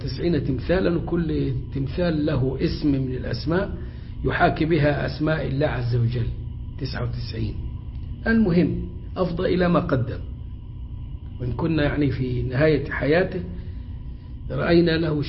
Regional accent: Egypt; accent: Egyptian; يعني بلهجتنا المصرية يموتوا فطيس

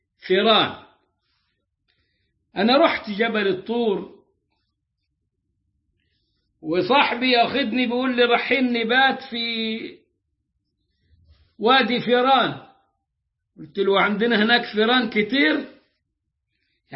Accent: Egypt

